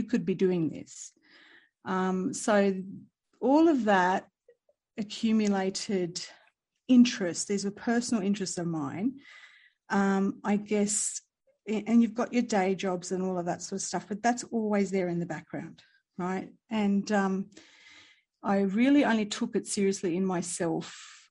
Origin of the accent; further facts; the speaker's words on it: Lebanon; because I'm from Lebanon originally.